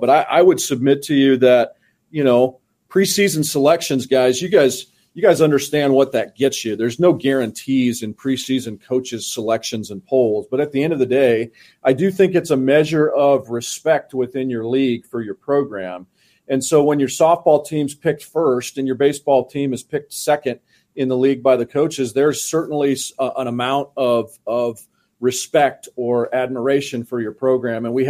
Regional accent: Kansas, United States; born or raised there

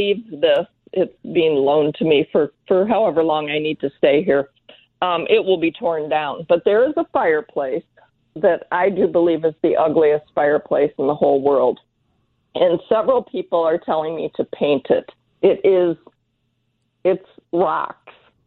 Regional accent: Illinois, United States; I'm from Illinois.

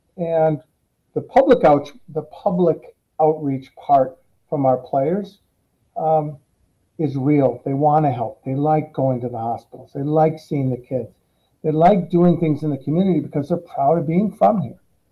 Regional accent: Milwaukee, Wisconsin, United States; But I grew up in Wisconsin and from Milwaukee.

